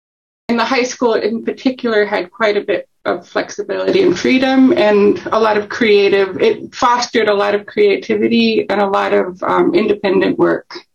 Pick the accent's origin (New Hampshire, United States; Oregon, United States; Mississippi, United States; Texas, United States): Oregon, United States; Portland; I was born in Oregon. But my family, my parents met here in Oregon in the early 60s and came back, and I was born here. And I've lived most of my life here in Portland, Oregon.